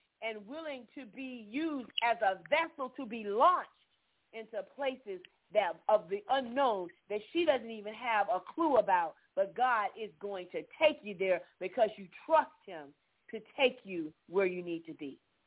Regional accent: Florida, United States; I remember growing up in Central Florida, we could actually see all of the shuttles go off from Cape Canaveral.

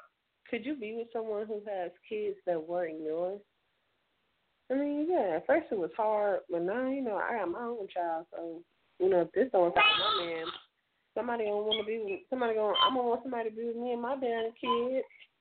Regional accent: Nigeria; Oh, my nationality is Nigerian. That's what I am. I'm Nigerian.

